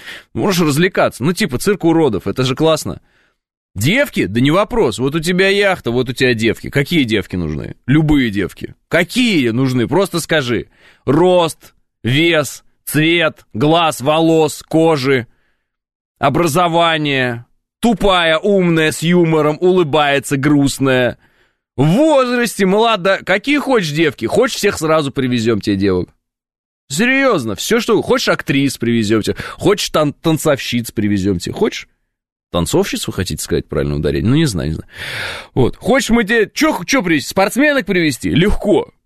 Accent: Southern Urals, Russia; Я ж с Урала, с Южного.

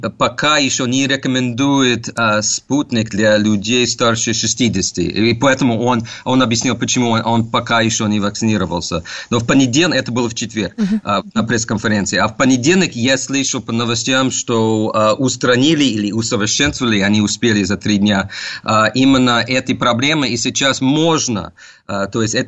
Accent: United States; Russian is a second language; moved away as an adult; now in Russia; я родом из Америки. Пока у меня только одно гражданство.

